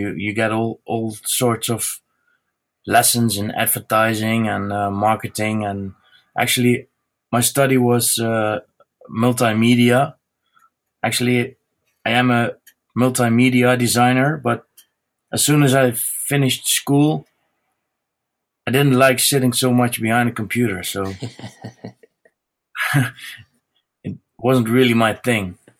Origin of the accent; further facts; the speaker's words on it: Netherlands; English is a second language; I'm from the Netherlands. I turned 47 yesterday.